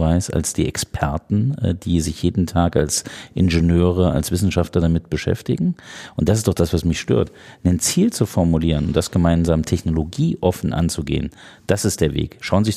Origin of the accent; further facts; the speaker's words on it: Thuringia, Germany; zuerst einmal bin ich gebürtiger Thüringer